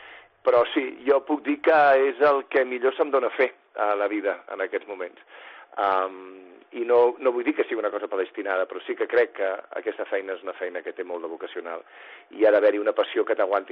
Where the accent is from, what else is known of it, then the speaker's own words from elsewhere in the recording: Barcelona, Catalonia, Spain; Jo creuava el barri, anava a Sant Andreu, jo soc de Gràcia, anava fins a Sant Andreu a fer teatre.